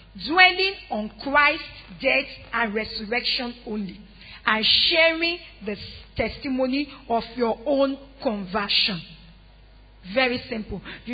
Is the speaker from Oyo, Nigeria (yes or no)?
yes; Ibadan, Oyo, Nigeria; I came from Nolende. I came from Odiolo. I came from Iyakari. I came from in a place that is near to a ghetto in Ibadan.